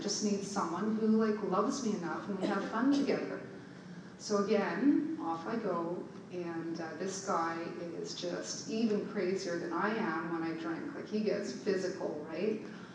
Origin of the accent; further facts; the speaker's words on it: Ottawa, Ontario, Canada; born there; I was born in Ottawa into a family that adopted me.